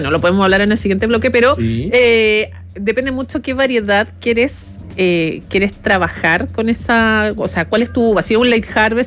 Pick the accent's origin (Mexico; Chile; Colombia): Chile; Santiago, Santiago Metropolitan Region; las personas que somos de Santiago no conocemos comúnmente lo que es Neuquén.